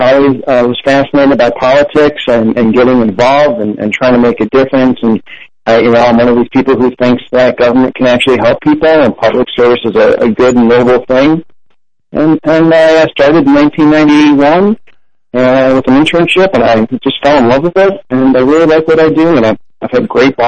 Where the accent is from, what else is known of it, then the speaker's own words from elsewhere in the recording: Michigan, United States; born there; from the city of Mosul in Iraq, and they came here, my dad in the late 40s, my mom in the early 60s, and I was born here in Michigan